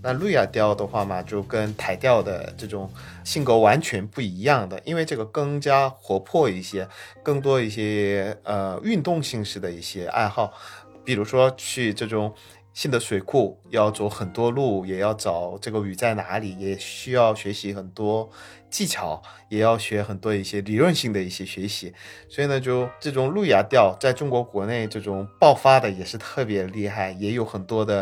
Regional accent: South Korea; Chinese is a second language; 我是来自韩国的85年的一个中年男生，

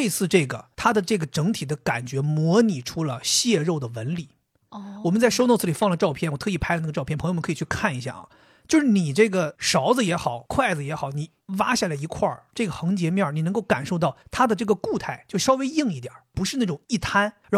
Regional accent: Dalian, Liaoning, China; 尤其是我吃到过的，用我们大连话叫稀汤寡水

